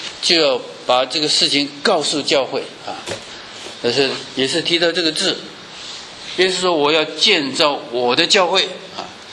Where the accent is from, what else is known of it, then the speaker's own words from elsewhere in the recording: China; 那像我们是中国人了啊